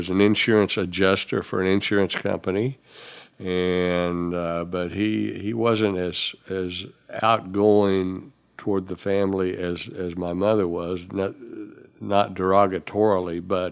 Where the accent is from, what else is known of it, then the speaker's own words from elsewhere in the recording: Belleville, Illinois, United States; born there; now in Tulsa, United States; I was born in Belleville, Illinois.